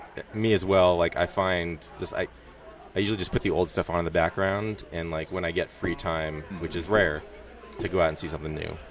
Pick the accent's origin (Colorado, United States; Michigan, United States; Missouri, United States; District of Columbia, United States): Colorado, United States; Denver; We're from Denver, and we do a movie podcast.